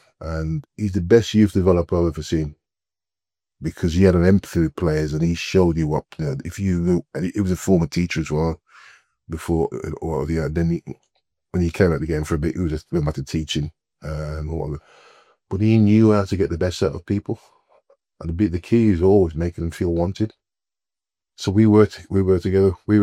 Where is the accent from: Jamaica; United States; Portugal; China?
Jamaica; I grew up in Jamaica